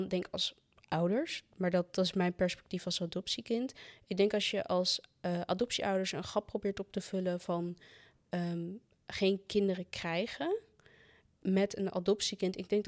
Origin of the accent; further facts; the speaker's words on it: Ethiopia; Dutch is a second language; now in Netherlands; ik ben geadopteerd. Ik heb biologische ouders ergens anders. Ik heb echt een verhaal. Ik kom uit Ethiopië.